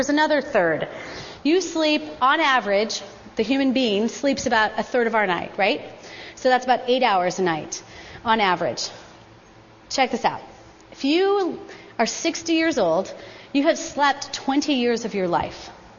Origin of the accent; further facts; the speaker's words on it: Colorado, United States; I'm from Colorado. I grew up in Colorado. I love Denver.